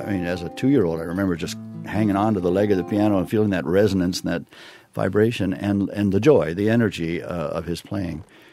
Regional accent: Los Angeles, California, United States; I growing up in Los Angeles, there were three or four pretty good radio sources

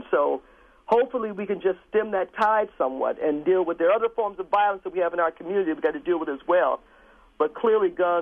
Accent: Milwaukee, Wisconsin, United States; I mean, we see many, many things going on, and I'm born and raised in Milwaukee, and just amazed at the change over the decades in terms of guns that we never knew about.

